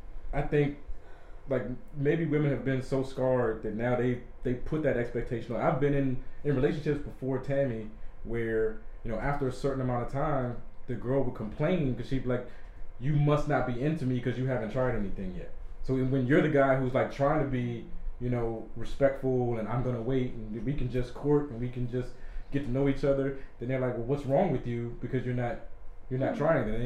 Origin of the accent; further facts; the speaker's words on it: Brooklyn, New York, United States; I'm from Brooklyn.